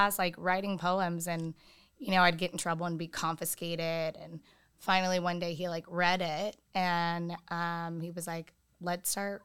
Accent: San Diego, California, United States; I'm from San Diego. North County is where I grew up.

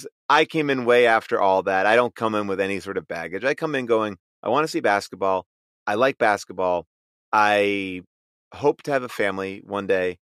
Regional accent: New York, United States; now in Los Angeles, United States; I grew up in New York. I moved out to LA and I had a decision to make.

